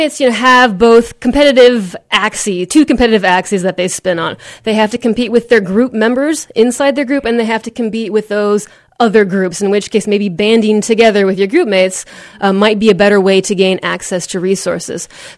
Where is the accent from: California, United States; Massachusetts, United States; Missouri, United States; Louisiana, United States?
California, United States; moved away as an adult; Well, I'm originally from California, did my undergrad out there, moved to Ohio for graduate school, Kent State University, and ended up here after that.